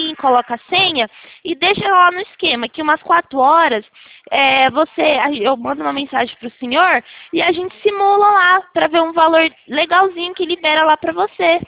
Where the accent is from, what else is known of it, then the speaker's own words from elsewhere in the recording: São Paulo, Brazil; Eu sou de Arara, São Paulo.